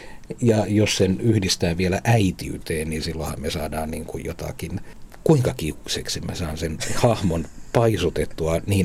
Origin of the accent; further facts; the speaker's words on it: Kuusamo, North Ostrobothnia, Finland; kun mä nyt olen sieltä Kuusamosta kotoisin